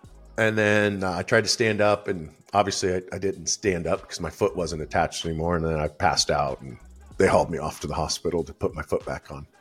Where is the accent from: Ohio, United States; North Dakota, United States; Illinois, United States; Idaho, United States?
Idaho, United States; I grew up in Idaho and we're known for potatoes, and that was our favorite meal.